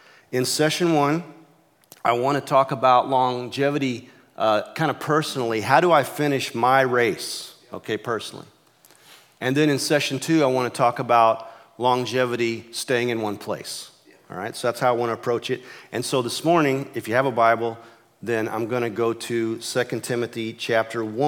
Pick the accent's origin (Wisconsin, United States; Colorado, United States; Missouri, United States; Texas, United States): Missouri, United States; I was raised in Iron and Reynolds County, Missouri